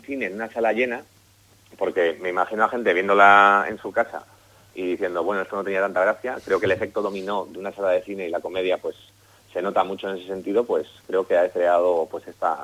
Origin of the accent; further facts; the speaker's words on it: Basque Country, Spain; Como vasco estamos comiendo todo el día